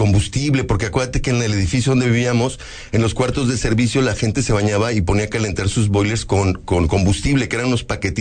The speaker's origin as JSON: {"language": "Spanish", "region": "Mexico City", "country": "Mexico", "tie": "born or raised there", "said": "En el Distrito Federal, soy chilango. Tengo 12 años en el estado apenas."}